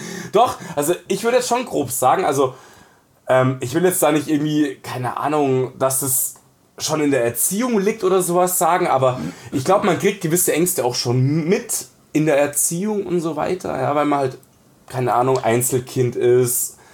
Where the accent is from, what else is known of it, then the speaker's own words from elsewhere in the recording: Munich, Bavaria, Germany; ich bin im Ghetto aufgewachsen, in einem von zwei ausgewiesenen Münchner Ghettos.